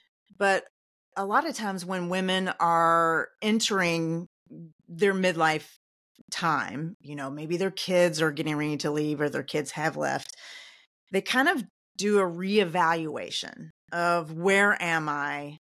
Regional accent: Louisville, Kentucky, United States; I'm a Kentucky girl. I live in Louisville, Kentucky. I've lived here my whole life.

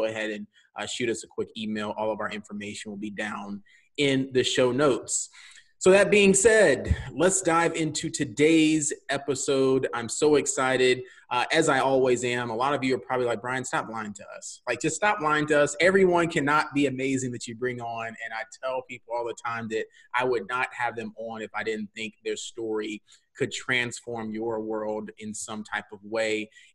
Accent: Alabama, United States; Well, maybe not in my personal opinion because I'm from Alabama, but the great state of Louisiana, okay?

